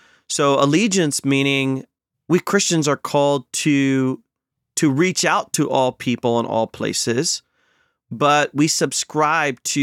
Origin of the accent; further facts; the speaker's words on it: United States; born there; even though I'm proud to be an American and I'm American born